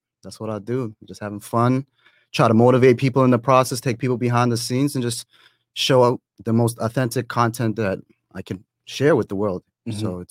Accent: Toronto, Ontario, Canada; Lived with my mom, my dad, my brother and sister in a tough neighborhood in Toronto.

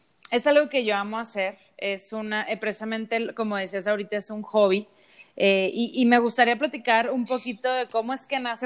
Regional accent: Torreón, Coahuila, Mexico; comencé a trabajar en una radiodifusora aquí en Torreón. Yo soy de Torreón, Coahuila.

